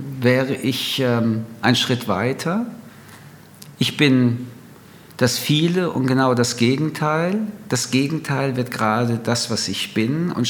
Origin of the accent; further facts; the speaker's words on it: Germany; Ich bin in Deutschland aufgewachsen.